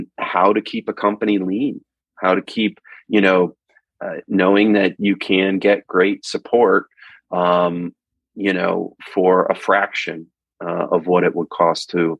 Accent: Canandaigua, New York, United States; also born or lived in Boston; I grew up in Canandaigua. I honestly was not too fond of growing up here because I felt it was too small, there was no anonymity in Canandaigua, New York, and so I ran away to Boston and then to New York City.

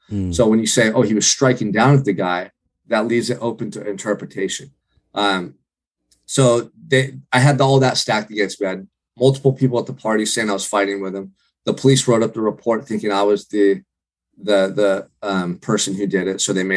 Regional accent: Santa Barbara, California, United States; growing up in Santa Barbara, there was opportunities in abundance. You know, there's a lot of wealth here, a lot of influential people.

